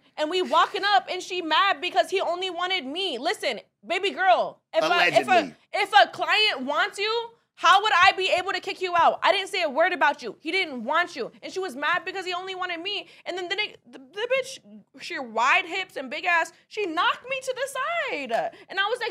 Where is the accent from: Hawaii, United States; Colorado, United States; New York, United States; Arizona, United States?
Hawaii, United States; I'm from Hawaii.